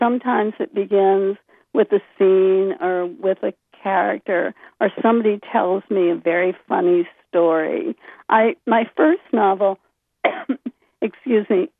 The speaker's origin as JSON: {"language": "English", "town": "Bangor", "region": "Maine", "country": "United States", "tie": "born or raised there", "said": "I loved growing up in Maine, and I loved Bangor, and I loved knowing all these people walking downtown."}